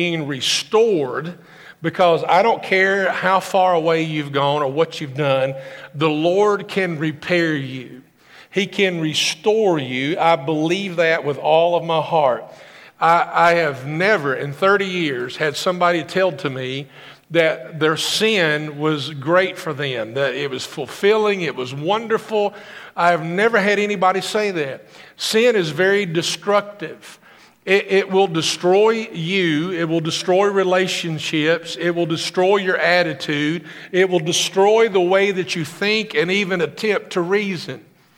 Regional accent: Summersville, United States; And he goes, you grew up in Greene County? I said, I grew up in Summersville.

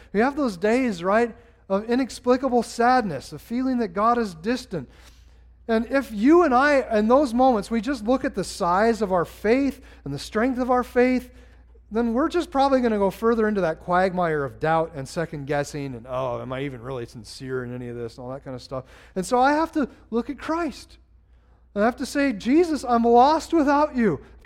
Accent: Carrington, North Dakota, United States; then my hometown, Carrington, North Dakota, or Emory, South Dakota, those places would have been radically different.

